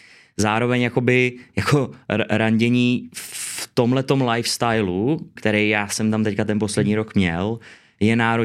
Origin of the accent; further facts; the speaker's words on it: Liberec, Liberec Region, Czechia; já jsem z Liberce, takže bojuju za Liberec a Jablonec